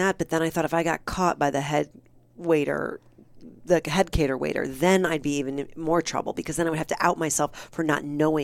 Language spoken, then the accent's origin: English; Midwest, United States; I'm from the Midwest. I don't back down.